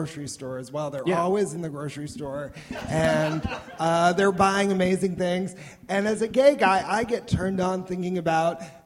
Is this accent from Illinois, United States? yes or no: no; California, United States; I guess I'm from Southern California, so back in Los Angeles when I was trying to get work I thought I was an actor.